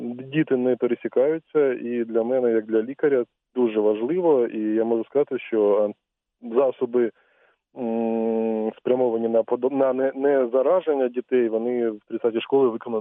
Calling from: Sumy, Sumy Oblast, Ukraine; Добрий день … місто Суми.

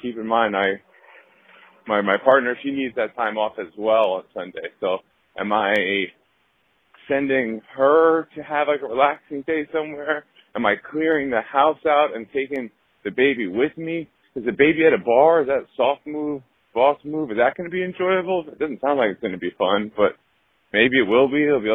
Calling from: Brooklyn, New York, United States; I'm calling from Brooklyn.

